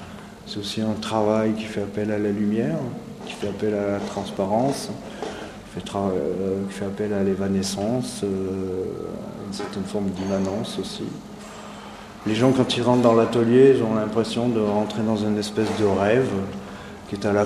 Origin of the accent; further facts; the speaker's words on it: Clermont-Ferrand, Auvergne-Rhône-Alpes, France; now in Nantes, France; j'ai 53 ans, je viens de Clermont-Ferrand, je suis à Nantes